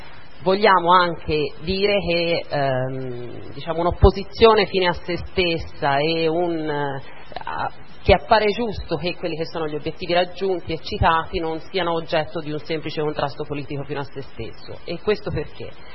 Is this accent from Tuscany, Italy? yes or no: yes; Cavriglia, Tuscany, Italy; now in San Giovanni Valdarno, Italy; vengo dal comune di Cavriglia e sono a San Giovanni soltanto dal 2017.